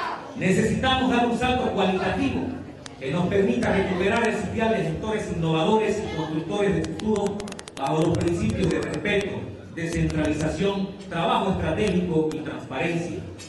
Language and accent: Spanish; Santa Cruz, Bolivia; los cruceños y cruceñas queremos recuperar la esperanza y construir un municipio democrático